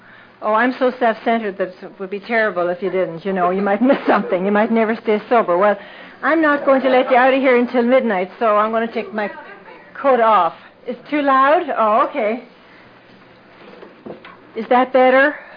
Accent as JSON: {"language": "English", "country": "Ireland", "tie": "born or raised there", "said": "I was born and raised in Ireland."}